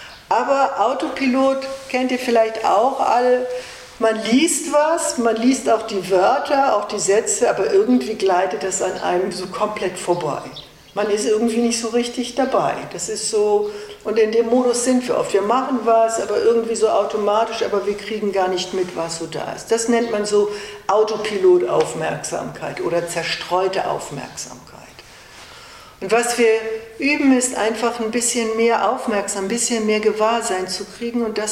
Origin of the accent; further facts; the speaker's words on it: Hamburg, Germany; now in Bavaria, Germany; ich komme aus Hamburg, ich lebe in Bayern